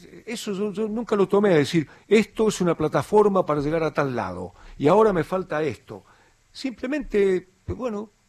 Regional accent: Bahía Blanca, Buenos Aires Province, Argentina; born there; Yo nací en Villa Mitre, en un barrio de Bahía Blanca, jugué ahí

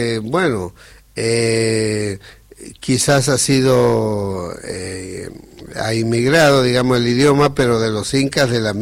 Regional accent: Mistol Bajo, Santiago del Estero, Argentina; born there; Yo nací en un paraje que se llama Mistol Bajo, que queda, para que se ubiquen, entre Atamisqui y Loreto, digamos.

